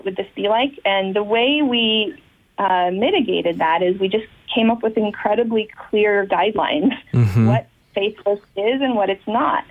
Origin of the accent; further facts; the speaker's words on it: Layton, Utah, United States; Yeah, so I grew up in Layton, Utah, mm-hmm. Which at the time I read some stat was about 95% LDS.